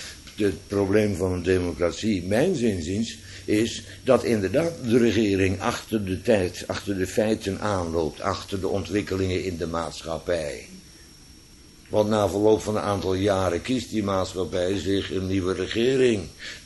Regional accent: Netherlands; Ik ben echt een Nederlander, dus ik spot er ook altijd mee.

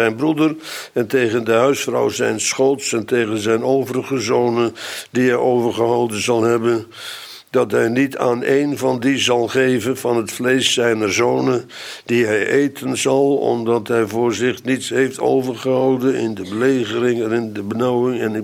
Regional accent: Bodegraven, South Holland, Netherlands; Er stonden trouwens ook in Bodegraven, een beroemde, waar ik opgegroeid ben.

